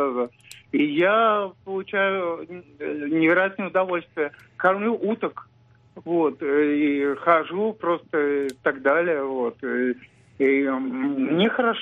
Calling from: Moscow, Russia; Мне 43 года, я из Москвы.

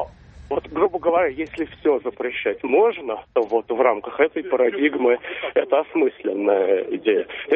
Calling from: Moscow, Russia

